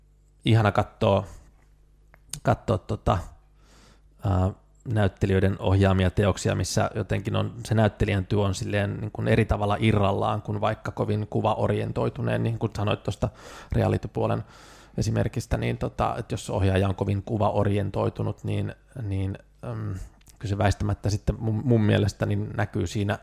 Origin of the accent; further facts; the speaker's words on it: Vantaa, Uusimaa, Finland; että pysty lapsena siellä Vantaalla, niin faija toi videokameran viikonloppuisin töistä kotiin